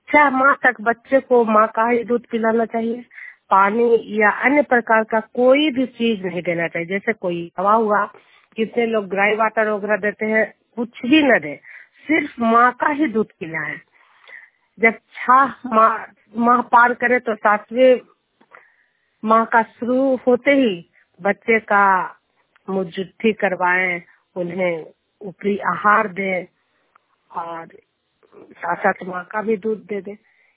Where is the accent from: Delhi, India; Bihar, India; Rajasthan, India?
Bihar, India; Juniyar; मैं नालंदा जिला हिलसा प्रखंड जुनियर गांव के निवासी हूँ